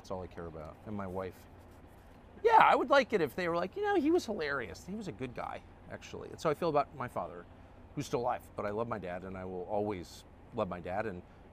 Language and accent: English; United States; No, I'm not. I'm an American.